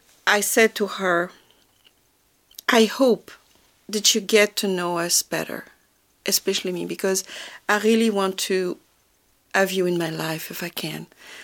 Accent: France; English is a second language; moved away; I grew up in France, and after the war, my grandfather worked with the resistance, the French resistance.

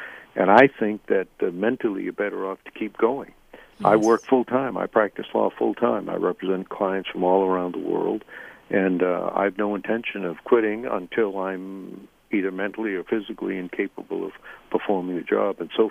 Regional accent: United States; born there; I'm very lucky that they both ended up in America, and I was born in America, and every day I thank my lucky stars for it.

